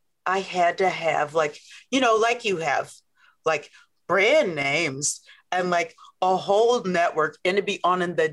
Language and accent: English; Omaha, Nebraska, United States; But also, I'm from Omaha, Nebraska.